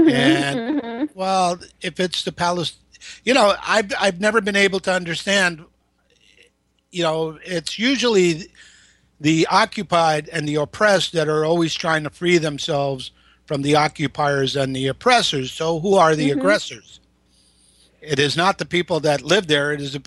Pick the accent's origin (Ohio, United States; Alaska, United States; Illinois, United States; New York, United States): New York, United States; also born or lived in Los Angeles; I grew up in Long Island and I also lived in LA, where I have a lot of Jewish friends